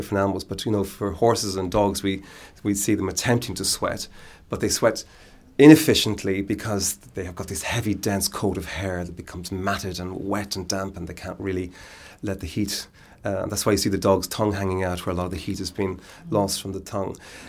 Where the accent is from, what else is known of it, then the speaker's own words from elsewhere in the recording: Ireland; at that time, being Irish, wasn't able to access a funding supply that was only available for British students.